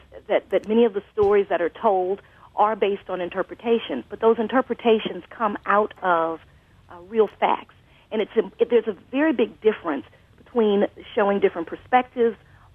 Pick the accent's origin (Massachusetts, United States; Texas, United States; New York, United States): Texas, United States; Speaking of that, I'm actually from Texas, but went to school at the University of Wisconsin-Madison, so I'm very familiar with the Union.